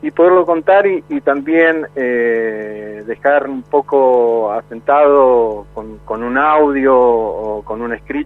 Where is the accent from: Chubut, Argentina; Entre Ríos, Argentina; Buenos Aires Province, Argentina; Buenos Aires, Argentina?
Chubut, Argentina; y somos hijos de Chubut